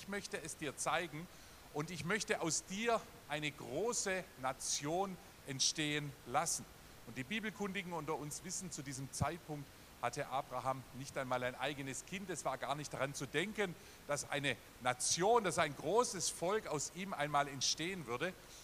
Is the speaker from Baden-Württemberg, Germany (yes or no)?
yes; Baden-Württemberg, Germany; accent: Swabian; Ich bin ein Schwabe, das hört man ein bisschen am Dialekt.